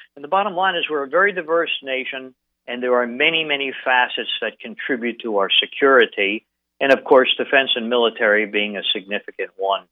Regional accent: New York, United States; moved away as an adult; Well, I'm originally from the South Shore of Long Island, New York.

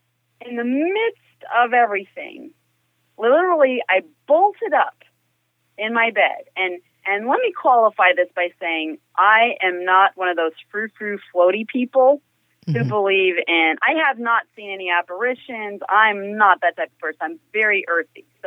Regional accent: Florida, United States; I had a little bit of family in Florida at the time. I'm originally from Florida.

